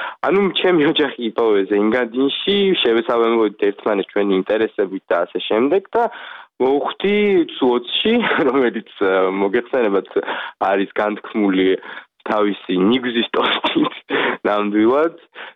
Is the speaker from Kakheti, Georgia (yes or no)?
yes; Kakheti, Georgia; მე წარმოშობით კახელი ვარ